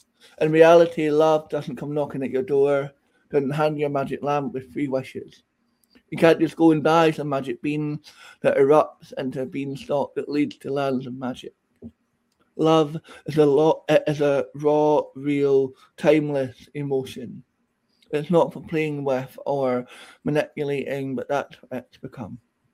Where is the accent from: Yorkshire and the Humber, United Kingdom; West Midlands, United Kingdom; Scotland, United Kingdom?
Scotland, United Kingdom; I think especially being Scottish, there's like a kind of, we've got a bit of a history with folklore and legend and things like that.